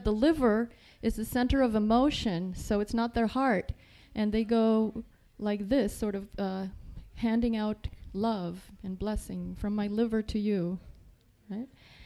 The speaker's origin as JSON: {"language": "English", "region": "Florida", "country": "United States", "said": "I'm from South Florida, Broward."}